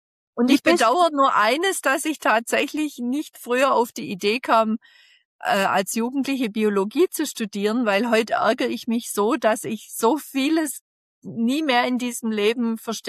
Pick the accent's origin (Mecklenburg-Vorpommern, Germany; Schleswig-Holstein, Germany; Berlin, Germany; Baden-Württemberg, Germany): Baden-Württemberg, Germany; Also das reicht ganz weit zurück in meine Kindheit tatsächlich. Ich bin aufgewachsen im Nordschwarzwald.